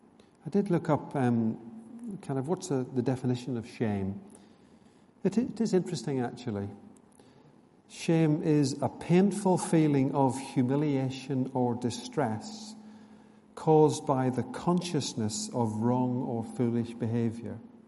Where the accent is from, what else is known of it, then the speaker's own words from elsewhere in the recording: Northern Ireland, United Kingdom; I grew up in Northern Ireland. Actually, in the 70s, when I was a teenager, it was very, very respectable to be a Christian.